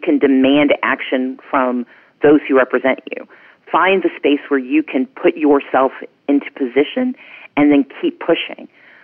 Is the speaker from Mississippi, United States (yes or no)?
yes; Mississippi, United States; I grew up poor in Mississippi.